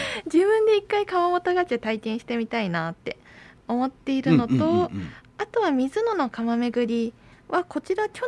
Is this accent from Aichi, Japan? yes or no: yes; Seto, Aichi, Japan; 私も幼い頃から瀬戸に住んでいるので